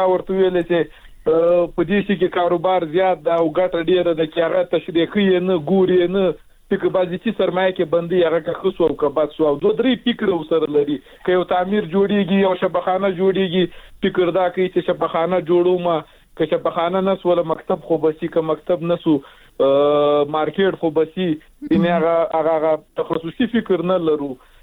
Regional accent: Logar, Afghanistan; موږ د لوګر ولایت د یو داسې ولسوالۍ یو چې هغلته موږ خلک ټول په مهاجرت کې ژوند تېر کړی،

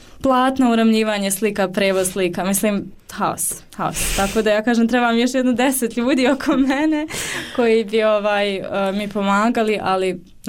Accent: Sarajevo, Federation of Bosnia and Herzegovina, Bosnia & Herzegovina; jer ja sam ipak iz Sarajeva

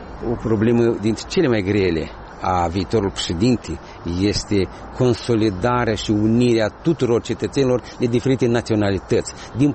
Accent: Moldova; Iarăși, suntem moldoveni

